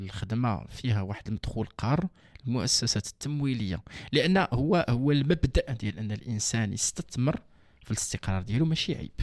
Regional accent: Morocco; عندنا كمغاربة

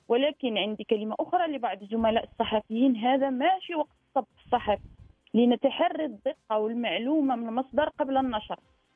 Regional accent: Morocco; لأن هذا الشيء مش غير عندنا في المغرب

